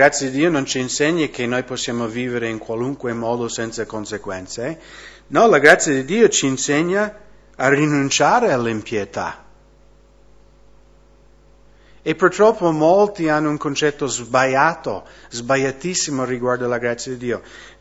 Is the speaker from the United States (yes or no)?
yes; Washington, United States; nello stato di Washington, da dove vengo io